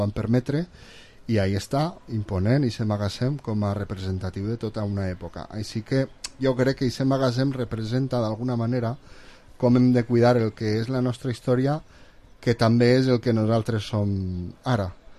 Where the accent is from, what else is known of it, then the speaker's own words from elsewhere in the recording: Balearic Islands, Spain; de Mallorca i conec vilarrealencs que viuen a Mallorca